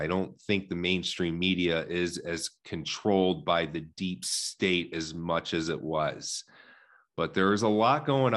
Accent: New York, United States; I'm a New Yorker. I'm from New York. I'm from upstate New York.

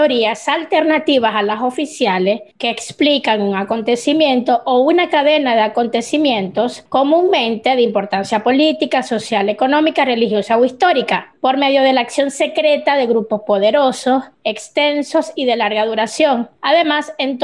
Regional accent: Venezuela; para los que no saben, nosotros los tres somos de Venezuela

